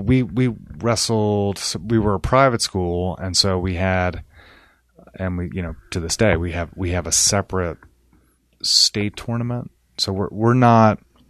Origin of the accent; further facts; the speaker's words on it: Chestnut Hill, United States; I grew up in Chestnut Hill, and that's actually where I coach.